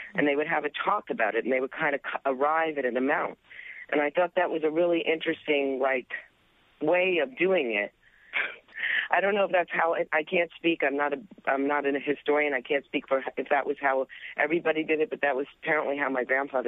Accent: United States; I'm American. My parents are British.

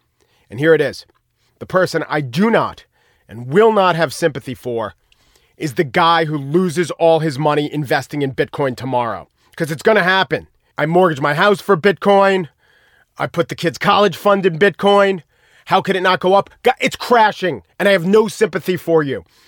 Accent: New York City, New York, United States; As a New Yorker, I'm no better. I was just raised in a different environment with, caniches and better cuisine.

